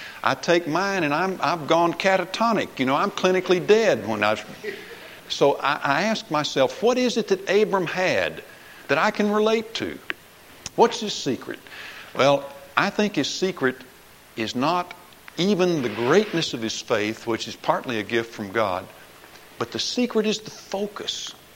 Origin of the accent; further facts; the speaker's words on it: Corpus Christi, Texas, United States; When I was growing up in Corpus Christi